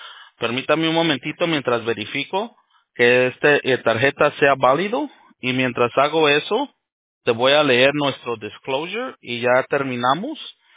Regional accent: Mexico; yo soy mexicano.

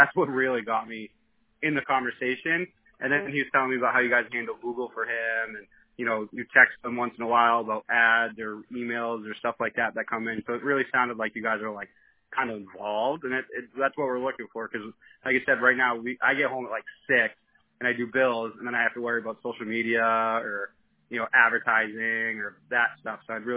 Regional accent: Easton, Massachusetts, United States; also born or lived in New Hampshire; we built homes in New Hampshire for like 6 years and then we moved back to Massachusetts. We're from Easton.

